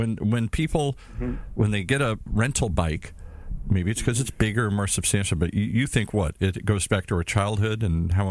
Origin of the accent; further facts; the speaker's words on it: Detroit, Michigan, United States; I grew up in Detroit in the belly of the beast. My dad was an executive for Chrysler Corporation. Everybody on my block, every kid I knew at school, their father had something to do with the car business.